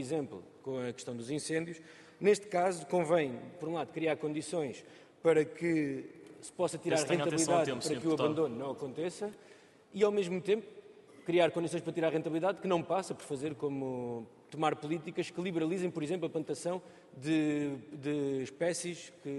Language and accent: Portuguese; Alcácer do Sal, Setúbal, Portugal; Eu sou do distrito de Setúbal, por exemplo, em Alcácer do Sal